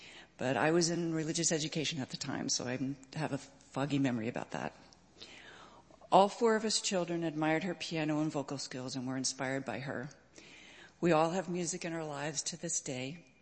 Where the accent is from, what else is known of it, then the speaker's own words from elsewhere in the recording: Hartford, Connecticut, United States; She was also in our Unitarian Universalist Church Choir in Hartford, Connecticut.